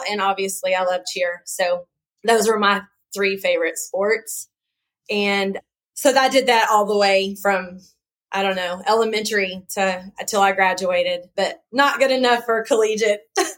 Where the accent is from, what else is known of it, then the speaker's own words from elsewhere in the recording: Denison, Texas, United States; born there; And I was born in Denison, Texas.